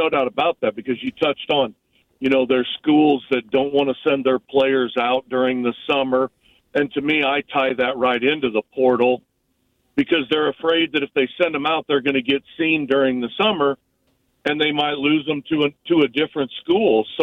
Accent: Hutchinson, Kansas, United States; And being that Hutch was my hometown, I said, I'll run that one for you.

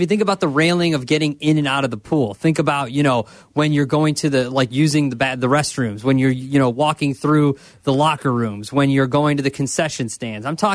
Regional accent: Libertyville, Illinois, United States; I'm from Libertyville, Sylvia. I'm right down the street from Great America.

